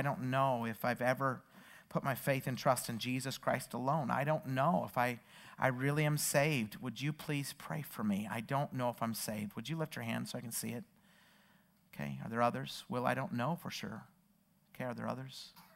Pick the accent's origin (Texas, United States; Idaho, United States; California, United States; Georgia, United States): Idaho, United States; I was preaching in my home state, Idaho.